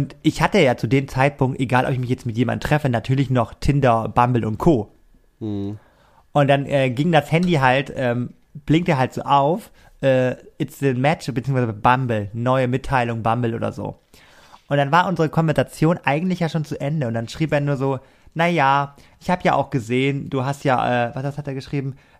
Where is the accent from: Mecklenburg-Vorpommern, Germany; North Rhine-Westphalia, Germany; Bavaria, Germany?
Mecklenburg-Vorpommern, Germany; Rostock; da date ich extra in Hamburg als Rostocker